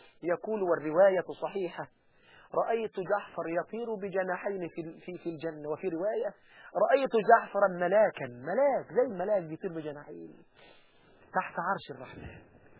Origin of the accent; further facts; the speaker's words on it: Egypt; لما جاء عندنا في مصر